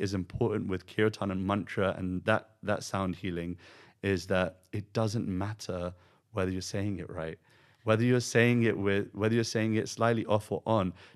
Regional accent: United Kingdom; Like even, you know, for me, being a British person, I don't think I'm integrated into the British culture completely.

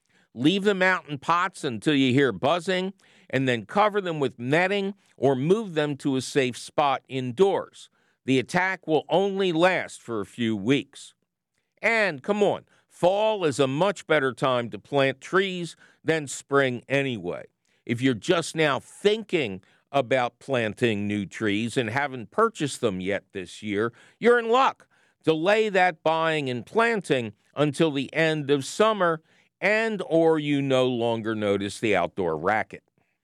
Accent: Pennsylvania, United States; My home state of Pennsylvania has seen some monster broods emerge over the last few centuries

